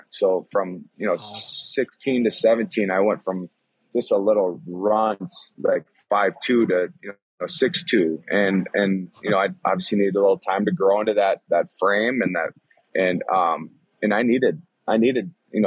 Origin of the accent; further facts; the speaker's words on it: Elk River, Minnesota, United States; obviously growing up in the state of Minnesota, you're able to see a lot of the WCHA games. And, you know, I grew up in Elk River